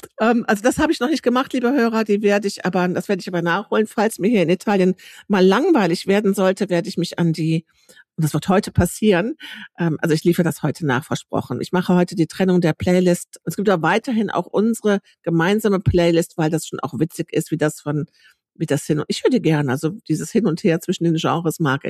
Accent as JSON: {"language": "German", "region": "Rhineland", "country": "Germany", "said": "ich bin Rheinländerin."}